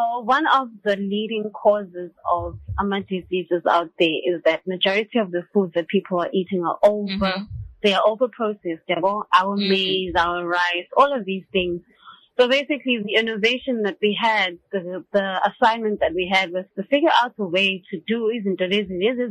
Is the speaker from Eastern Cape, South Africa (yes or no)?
no; Umlazi, KwaZulu-Natal, South Africa; Okay, so basically, I'm just a 28-year-old girl who's from Mlazi. I studied in Mangosuthu, did my advanced diploma.